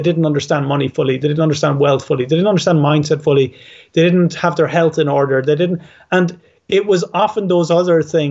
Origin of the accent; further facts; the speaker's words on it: Ireland; And I'm Irish. We're so allergic to anything that's salesy.